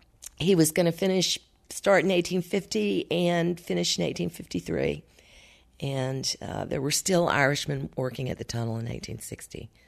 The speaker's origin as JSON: {"language": "English", "region": "the South", "country": "United States", "tie": "born or raised there", "said": "I grew up Catholic in the South."}